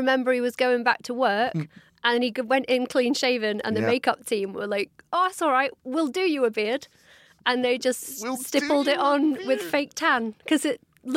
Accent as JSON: {"language": "English", "region": "England", "country": "United Kingdom", "said": "I'm from England. I'm old."}